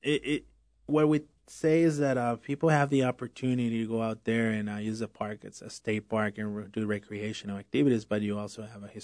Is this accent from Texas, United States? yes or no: yes; El Paso, Texas, United States; Yes, I grew up in El Paso.